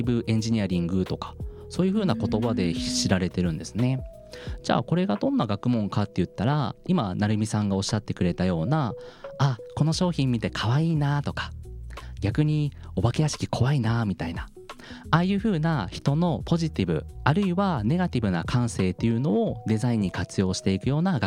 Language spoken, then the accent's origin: Japanese; Hiroshima, Japan; now in Kyoto, Japan; 僕は広島県出身で、現在は京都にある京都芸術大学というところで大学教員をしながら